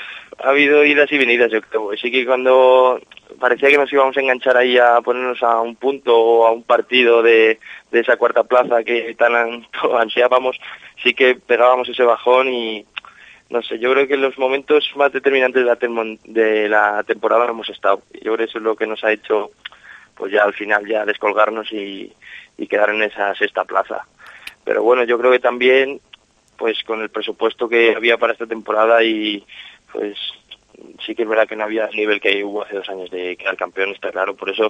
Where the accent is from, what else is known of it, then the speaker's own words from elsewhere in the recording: Salamanca, Castile and León, Spain; a todos los que somos de Salamanca